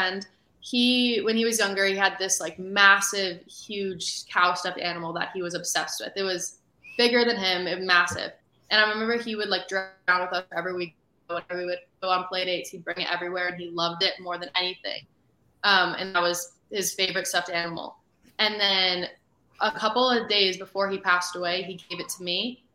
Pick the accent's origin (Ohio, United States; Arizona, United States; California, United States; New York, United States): Arizona, United States; because I'm from Arizona, so we started in Arizona, with just different grief organizations around the valley.